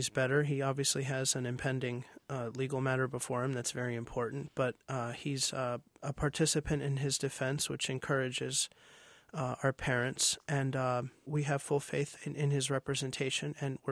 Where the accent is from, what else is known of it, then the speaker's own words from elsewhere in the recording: Manassas, Virginia, United States; Growing up, we grew up in Manassas, Virginia, and we were integrated, assimilated. Of course, we grew up here. We're Americans, but we were profoundly aware that we were a little bit different because of the way we did things at home.